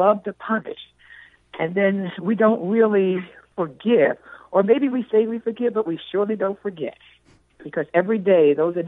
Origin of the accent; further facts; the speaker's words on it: Washington, District of Columbia, United States; now in Iowa, United States; This is out on the East Coast, which is where I come from. I moved here from the Washington, D.C. area 16 years ago. So I'm not a native to Iowa.